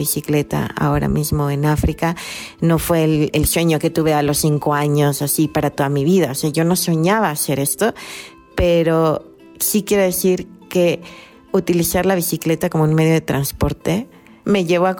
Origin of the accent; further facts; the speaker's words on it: Mexico City, Mexico; born there; also born or lived in Oaxaca; tengo 42 años y nací en la Ciudad de México. En la ciudad de Oaxaca estuve viviendo del 2014 al 2018.